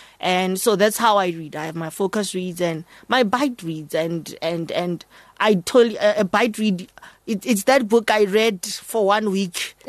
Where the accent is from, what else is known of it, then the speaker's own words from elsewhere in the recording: Pretoria, Gauteng, South Africa; I come from Pretoria. I grew up in Pretoria. I think I arrived in Pretoria in the year 2000. Grew up here, basically.